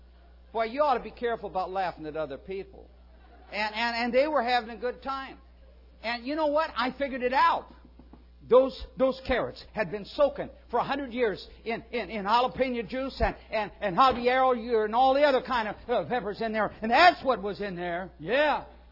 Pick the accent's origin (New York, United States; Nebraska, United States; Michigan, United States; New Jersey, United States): Nebraska, United States; Now, I grew up in Nebraska, and I love carrots.